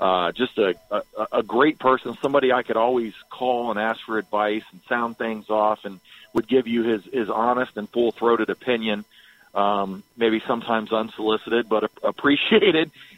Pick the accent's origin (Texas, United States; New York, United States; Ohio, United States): Ohio, United States; And, you know, obviously I'm from Ohio. I'm a huge Ohio State Buckeye fan.